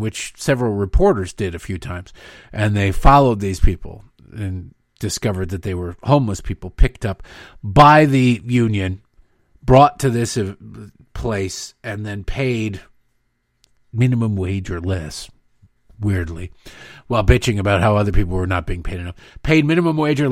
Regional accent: Detroit, Michigan, United States; I grew up in Detroit. I have seen a lot of homeless people.

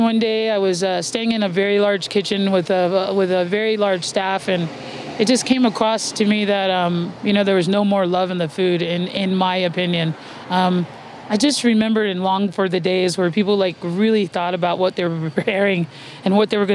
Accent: Colorado, United States; now in Las Vegas, United States; I grew up in Colorado.

